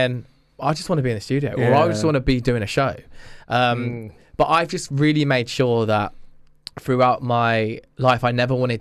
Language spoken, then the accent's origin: English; Spain; Like I grew up in Spain, I was so naive